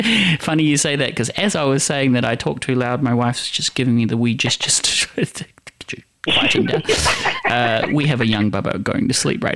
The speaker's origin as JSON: {"language": "English", "country": "Philippines", "said": "I'm also Filipino. And if you know the Filipino culture, we love to yell when we talk."}